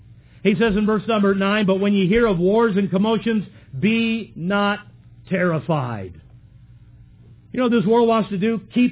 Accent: United States; born there; I'm thankful I was born in America. I'm thankful I live in America.

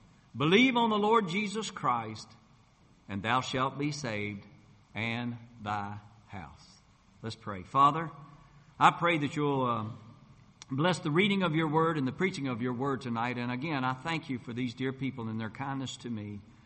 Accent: North Carolina, United States; And Father, I pray for my brother Sammy, who right now is standing behind the pulpit in my hometown in North Carolina.

